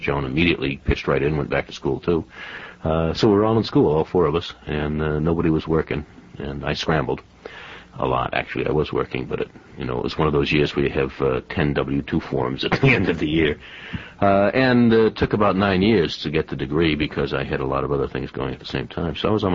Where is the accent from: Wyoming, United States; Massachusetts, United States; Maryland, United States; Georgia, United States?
Massachusetts, United States; New Bedford; I was brought up in New Bedford, Massachusetts, yeah.